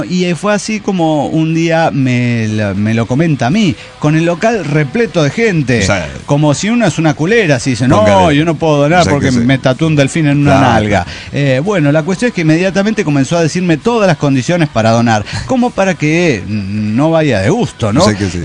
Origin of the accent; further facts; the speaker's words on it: San Luis, Argentina; San Luis, Argentina.